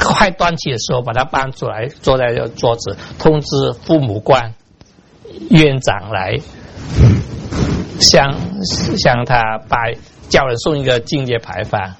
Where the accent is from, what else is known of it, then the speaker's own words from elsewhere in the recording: China; 我是中国人，所以我看到中国古代好惨